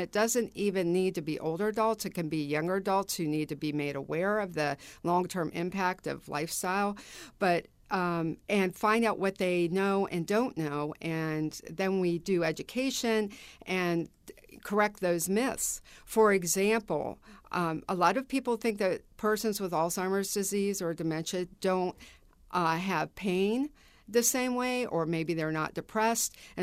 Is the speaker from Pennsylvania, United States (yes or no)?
no; West Virginia, United States; but I'm from West Virginia, Appalachian area